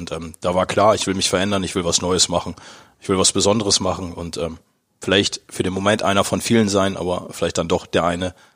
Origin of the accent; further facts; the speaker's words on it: Osnabrück, Lower Saxony, Germany; Bin dann doch zur Welt gekommen im Landkreis, aber das war der Gründe, dass das Krankenhaus da stand. Und sonst bin ich Osnabrück durch und durch. Also es ist meine Heimat.